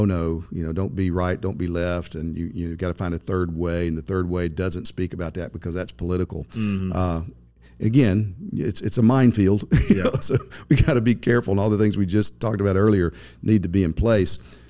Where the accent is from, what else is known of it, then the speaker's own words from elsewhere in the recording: United States; Well, I can say that as an American living today.